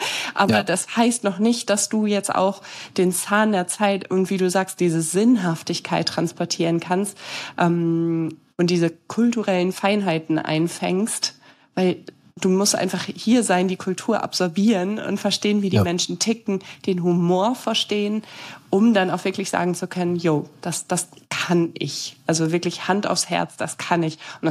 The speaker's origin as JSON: {"language": "German", "region": "Northwest Germany", "country": "Germany", "said": "Ich komme aus Nordwestdeutschland."}